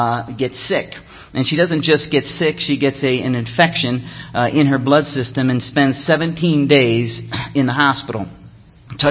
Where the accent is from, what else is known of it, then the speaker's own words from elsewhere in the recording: Ohio, United States; now in Florida, United States; back home, everybody was calling us because we moved from Ohio to Florida, and everybody from Ohio was calling us saying, you guys are crazy